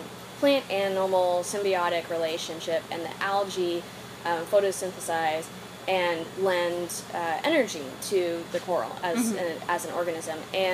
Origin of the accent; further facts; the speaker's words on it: Colorado, United States; My mom is originally from California, and so growing up in Colorado, a landlocked state, she was definitely wanted to go to the ocean